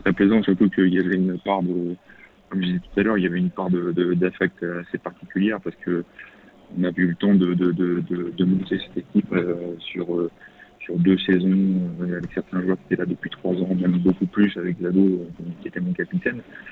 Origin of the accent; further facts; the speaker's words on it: Poitiers, Nouvelle-Aquitaine, France; Oui, je suis originaire de Poitiers, en fait.